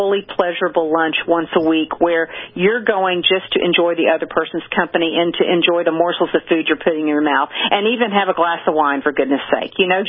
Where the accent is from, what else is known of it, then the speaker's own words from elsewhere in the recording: Hot Springs, Arkansas, United States; now in Dallas, United States; I mean, when I drive from Dallas to Hot Springs, Arkansas, which is my hometown, that drive is beautiful.